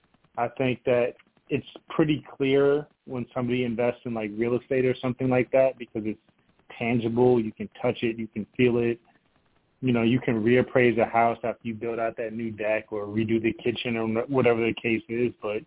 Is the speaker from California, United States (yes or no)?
no; Brooklyn, New York, United States; also born or lived in Detroit, Michigan; So originally, I was born in Detroit, Michigan. I grew up in Brooklyn, New York. So I spent the majority of my formative years in the cold, which is sure in stark contrast to the Southeast where I currently reside.